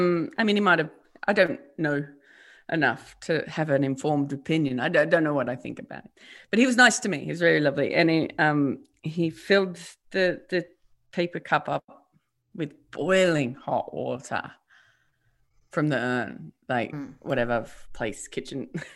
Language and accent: English; Tasmania, Australia; the other half knew that I'm from Tasmania, not Africa.